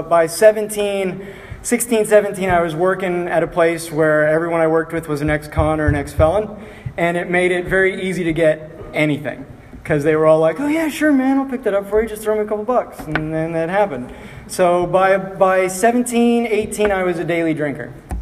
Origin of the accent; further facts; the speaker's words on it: Kansas, United States; drive to Missouri because their liquor stores were open later because I grew up in Kansas